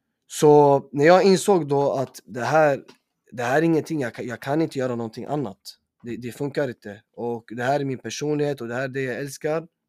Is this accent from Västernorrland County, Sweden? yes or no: no; Tumba, Stockholm County, Sweden; Så det här stället där jag bor, jag kommer från Tumba, Storveten, det är mitt hem, uppvuxen här.